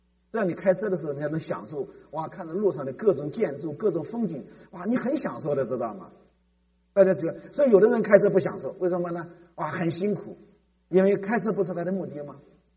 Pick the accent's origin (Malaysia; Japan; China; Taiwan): China; 这就我们中国人教的，知道吗？